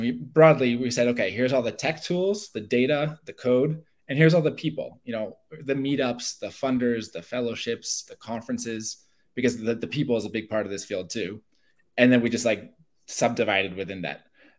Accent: United States; being American, being from the US, I know we often think like within our borders

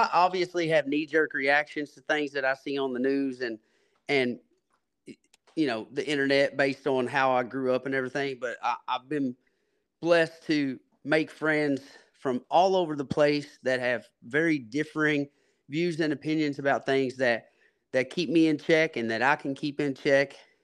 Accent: Kentucky, United States; you know, I'm from Kentucky, so I ain't drinking no whiskey. I'm drinking bourbon.

